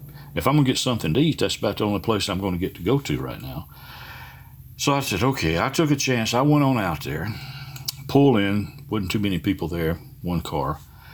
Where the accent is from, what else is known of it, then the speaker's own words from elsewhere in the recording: Ireland; as most of the listeners know, I'm Irish